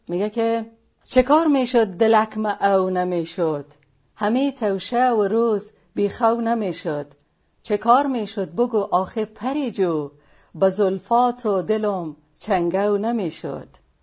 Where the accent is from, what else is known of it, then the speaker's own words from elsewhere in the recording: Ghazni, Afghanistan; من خود مسلطن هراتی نیستم، از غزنی هستم و البته که در طول سالها افتخار همنشینی و زندگی با هراتی های عزیزه داشتم و یک مقداری خم و چم لهجه زیبای هراتی به دستم آمده.